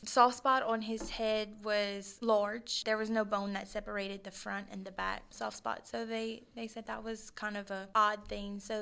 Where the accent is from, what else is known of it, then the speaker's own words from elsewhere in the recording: Louisiana, United States; I'm from Louisiana.